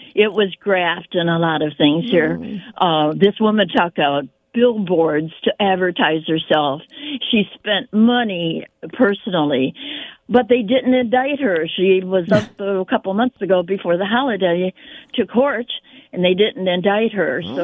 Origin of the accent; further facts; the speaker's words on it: Midlothian, United States; You know, I was born and raised in Midlothian, a little suburb.